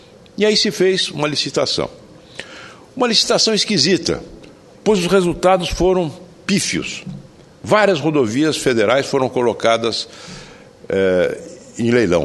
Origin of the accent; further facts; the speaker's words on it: São José do Rio Preto, São Paulo, Brazil; born there; na região de São José do Rio Preto, minha cidade natal